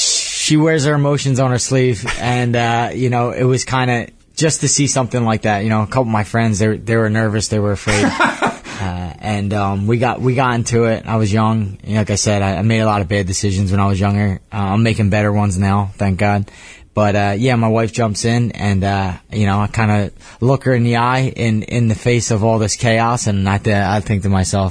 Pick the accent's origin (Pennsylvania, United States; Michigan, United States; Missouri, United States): Pennsylvania, United States; Philadelphia; I'm from Philadelphia, man. Born and raised. I have Philly in my veins.